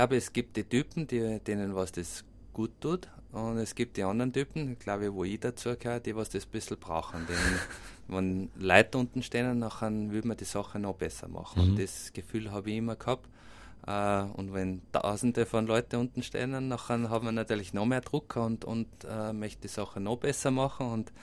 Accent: Radstadt, Salzburg, Austria; weil Radstadt, also meine Heimat, ist doch weit von Südtirol weg

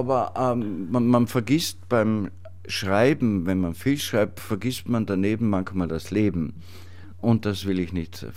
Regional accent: Tyrol, Austria; now in Weinviertel, Austria; Als Tiroler lebe ich im Weinviertel im Moment und bin aber jede Woche in Tirol

